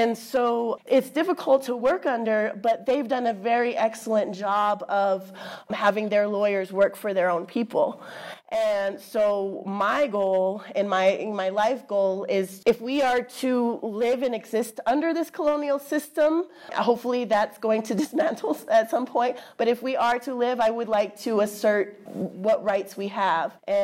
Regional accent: Ajo, Arizona, United States; I was finally fleeing my hometown and getting like a taste of the big world.

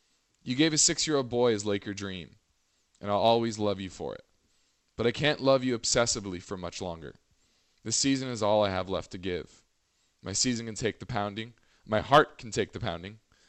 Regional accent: California, United States; I grew up down here in California, Southern California.

